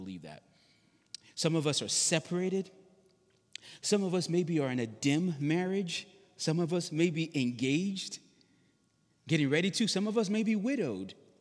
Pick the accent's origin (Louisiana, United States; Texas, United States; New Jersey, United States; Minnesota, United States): Louisiana, United States; New Orleans; I'm from New Orleans